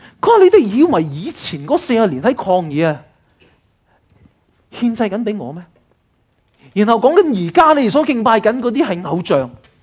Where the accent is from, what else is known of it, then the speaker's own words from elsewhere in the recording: China; 我哋中国人